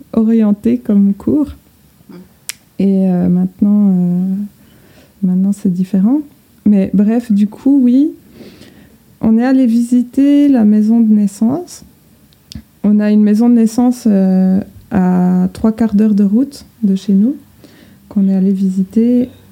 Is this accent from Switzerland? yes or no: yes; Switzerland; j'ai 33 ans. Et je suis suisse, donc peut-être que vous entendrez mon accent.